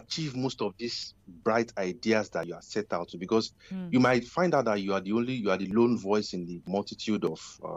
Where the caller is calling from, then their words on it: England, United Kingdom; I'm going from England.